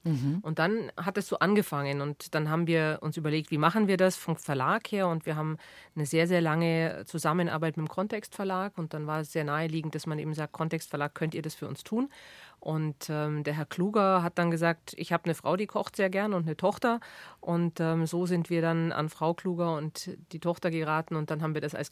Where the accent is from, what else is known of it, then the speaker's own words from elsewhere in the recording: Sonthofen, Bavaria, Germany; born there; Ja, ich komme aus Sonthofen gebürtig, wobei das nochmal eine ganz andere Geschichte ist als Hindelang.